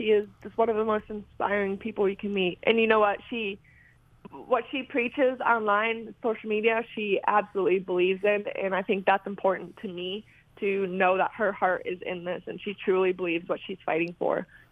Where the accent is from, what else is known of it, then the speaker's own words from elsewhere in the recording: Illinois, United States; now in Cincinnati, United States; I grew up near Chicago for 18 years, and I've lived in Cincinnati for the last two.